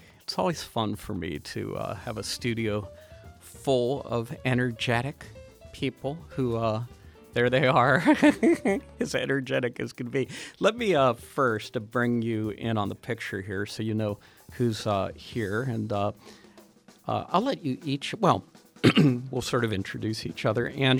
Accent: Churchill, Pennsylvania, United States; I know right where it's near where I grew up. I grew up in Churchill

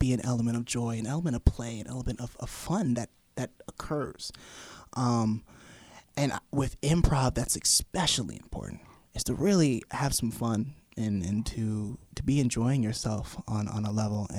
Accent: Coral Springs, Florida, United States; moved away as an adult; now in Pittsburgh, United States; Yeah. I'm actually from Florida, from South Florida, a place called Coral Springs. My story for getting right here is I came here for college.

